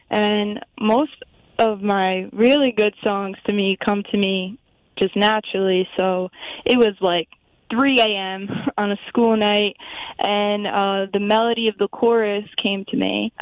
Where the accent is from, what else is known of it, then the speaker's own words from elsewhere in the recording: New York, United States; I'm from Mayapack, New York.